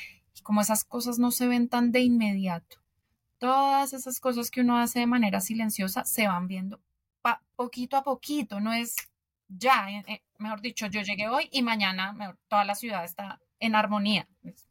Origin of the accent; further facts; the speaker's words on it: Bogotá, Colombia; yo llegué a vivir un tiempo en Nueva York y yo que soy de Bogotá, Nueva York me pareció abrumador.